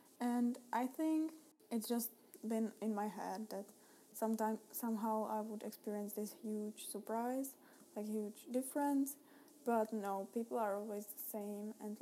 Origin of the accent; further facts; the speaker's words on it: Prague, Czechia; So if I tell them I am from Prague, they would most probably understand more than when I tell them I'm from Czech Republic.